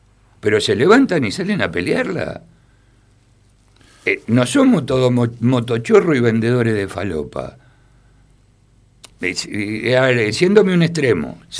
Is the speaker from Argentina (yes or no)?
yes; Argentina; Somos orgullosos argentinos cada vez que hay un mundial.